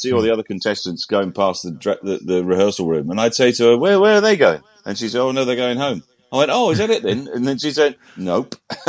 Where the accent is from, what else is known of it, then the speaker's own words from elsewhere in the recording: Keynsham, South West England, United Kingdom; there was actually a dance school across the road from where I grew up in the West Country, in a little town called Keynsham.